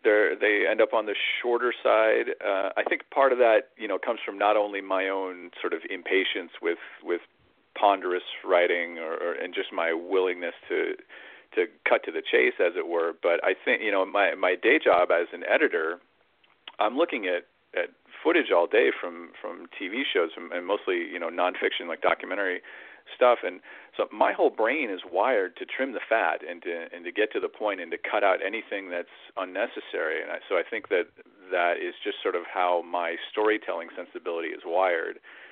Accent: Iowa City, Iowa, United States; born there; I was born in Iowa City, and mm-hmm. my father and my grandparents were from Burlington and Fort Madison, so I know that area well

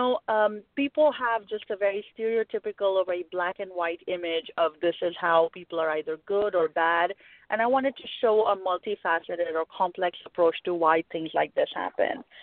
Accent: Pakistan; moved away as an adult; now in United States; I was born and raised in Pakistan. I came here to the U.S. in my early 20s.

